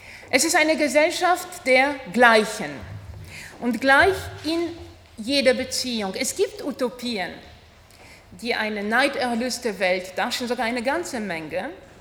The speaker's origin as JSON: {"language": "German", "country": "Poland", "also_born_or_lived": "Russia", "said": "Ich komme aus Polen, bin aber auch in Russland zum Teil aufgewachsen"}